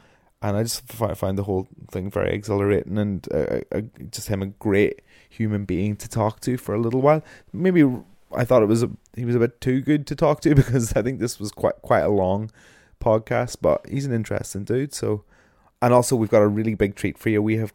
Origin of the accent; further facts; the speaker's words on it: Northern Ireland, United Kingdom; now in Brighton, United Kingdom; I am a Northern Irish music nerd. I am a broadcaster on BBC Radio 1